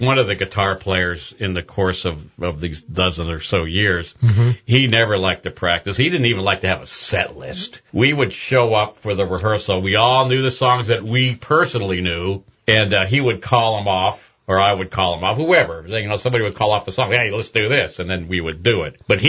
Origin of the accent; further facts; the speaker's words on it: Benicia, California, United States; I was from Benicia